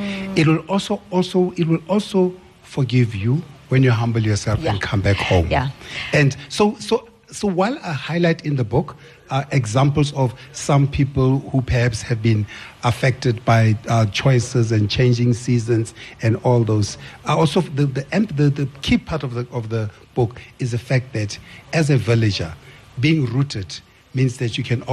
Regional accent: Johannesburg, Gauteng, South Africa; I could have come there and said, I'm from Joburg.

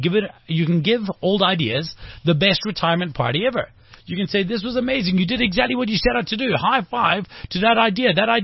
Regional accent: Scotland, United Kingdom; I'm Scottish, and one of the things I'm most upset about is, I mean, I've got an Irish surname, and I don't have a clan and a tartan.

